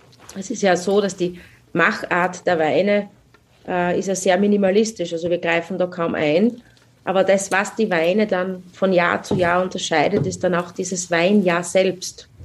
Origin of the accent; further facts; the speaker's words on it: Styria, Austria; Weil so Standard B, gerade bei uns in der Südsteiermark, ist es schwierig.